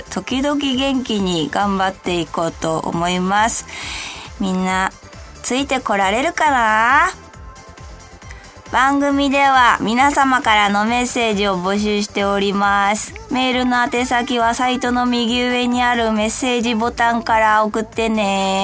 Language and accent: Japanese; Kazo, Saitama, Japan; 私の出身の埼玉県加須市がね、鯉のぼりの町、鯉のぼりでとっても有名なんだよね。